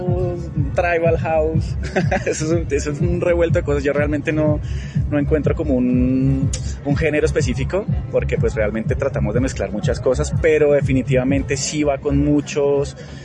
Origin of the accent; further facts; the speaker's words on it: Bogotá, Colombia; músico colombiano, bogotano, ya llevo harto tiempo en la música, realmente.